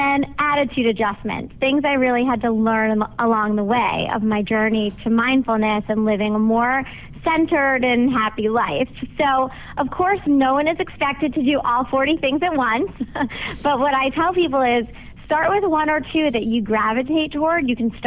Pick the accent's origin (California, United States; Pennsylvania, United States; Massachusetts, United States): Pennsylvania, United States; Philadelphia; moved away as an adult; now in Texas, United States; No, I've lived here for almost 20 years, but I grew up on the East Coast in Philadelphia.